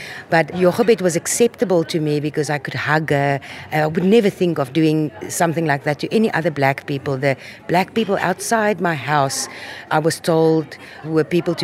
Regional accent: South Africa; So growing up in South Africa, I became part of the system.

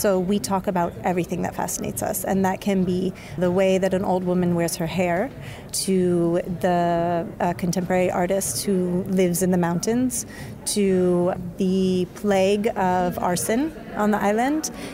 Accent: San Diego, California, United States; moved away as an adult; also born or lived in New York, United States / Milan, Italy; now in Sardinia, Italy; I'm come from San Diego originally. I lived in New York for many years, then Milan, then Sardinia.

